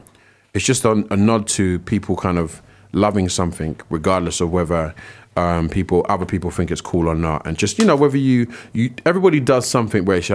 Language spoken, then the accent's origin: English; Brixton, London, United Kingdom; Growing up in Brixton, that is very important.